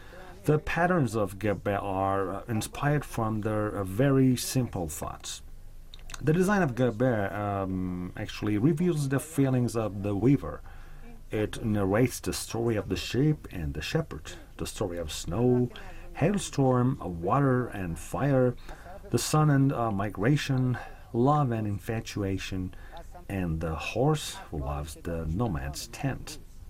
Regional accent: Shiraz, Fars, Iran; I'm from Shiraz.

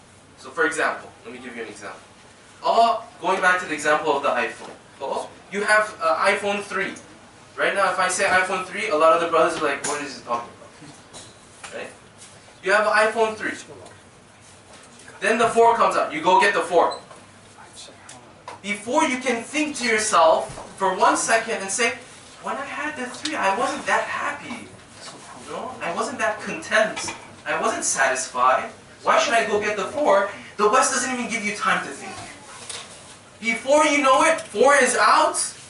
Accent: Iran; I'm from Iran

